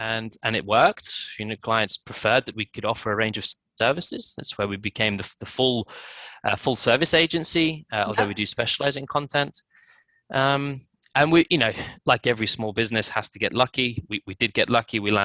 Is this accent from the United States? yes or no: no; United Kingdom; or obviously US, so myself being British, at the time my colleague was American.